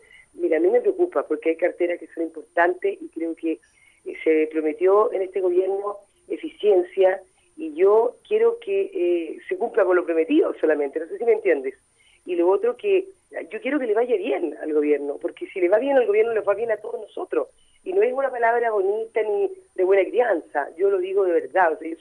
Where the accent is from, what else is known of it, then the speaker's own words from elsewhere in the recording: Chile; Entonces, eso habla de lo que somos los chilenos.